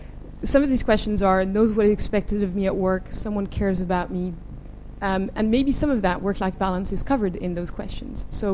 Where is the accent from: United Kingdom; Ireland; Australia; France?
France; I come from France